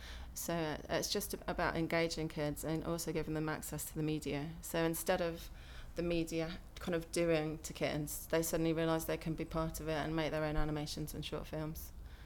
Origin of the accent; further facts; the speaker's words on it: West Midlands, United Kingdom; I'm from Warwickshire, and I'm 41.